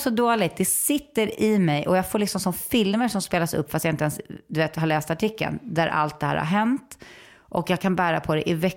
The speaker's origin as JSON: {"language": "Swedish", "town": "Saltsjöbaden", "region": "Stockholm County", "country": "Sweden", "tie": "born or raised there", "said": "Boteater var en liksom amatörteaterförening i Saltsjöbo där jag växte upp."}